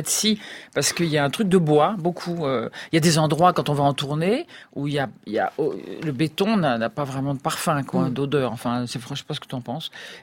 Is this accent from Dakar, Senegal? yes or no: yes; Dakar, Senegal; born there; je suis née en Afrique noire, je suis née à Dakar